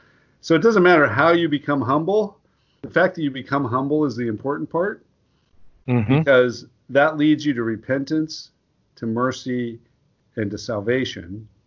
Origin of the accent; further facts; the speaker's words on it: Utah, United States; I grew up in Utah Valley, so 90% of the people were members.